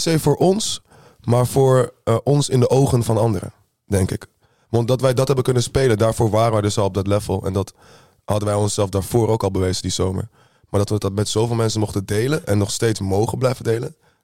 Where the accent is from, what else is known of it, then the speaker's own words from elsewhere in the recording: Amsterdam, North Holland, Netherlands; een 26-jarige Surinaams Amsterdamse man, geboren in Amsterdam.